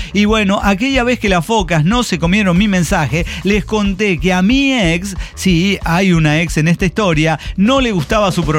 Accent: León, Guanajuato, Mexico; also born or lived in Tabasco; Me mudé a León directamente porque yo dije, Tabasco es demasiado chico para los tres. Así que me mudé a León para... de donde soy originario, en realidad.

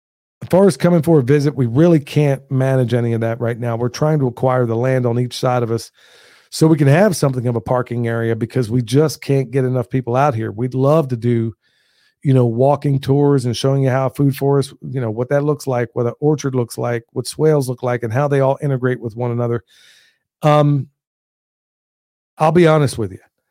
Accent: Oklahoma, United States; I grew up in Oklahoma as well. So we didn't have the hurricanes, but believe me, tornadoes.

